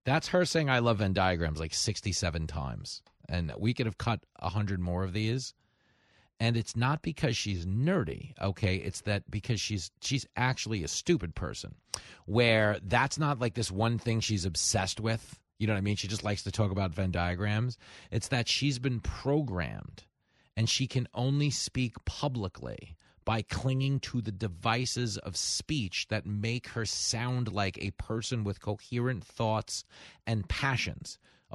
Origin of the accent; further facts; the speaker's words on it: United States; I'm not saying it because I'm a Republican. I'm saying it because I'm an American.